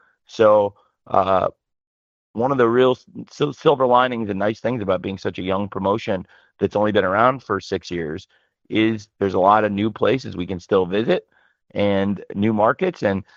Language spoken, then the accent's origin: English; Champaign, Illinois, United States; For me, Philadelphia was the first place outside of my hometown, Champaign, that I ever saw wrestling outside of my home arena.